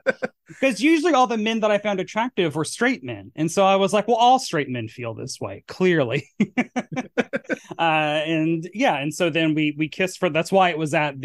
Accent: Murfreesboro, Tennessee, United States; they just so happen to be shooting the season 4 premiere in my hometown of Murfreesboro, Tennessee.

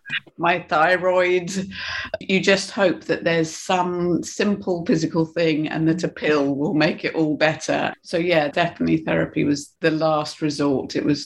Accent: United Kingdom; And also, I think I'm British.

